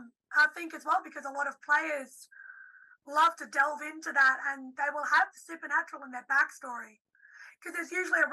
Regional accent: Australia; as an Australian, as someone who's very much a heavy supporter of the First Nations people here in Australia

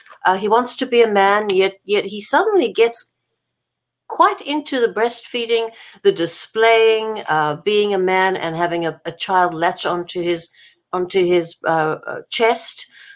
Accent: South Africa; also born or lived in Canada; now in United States; I'm Canadian. I immigrated from South Africa to Canada and then the US.

